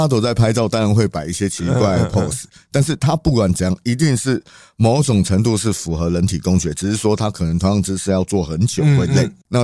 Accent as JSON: {"language": "Chinese", "country": "Taiwan", "said": "以一个我们台湾人或者老中去海滩。"}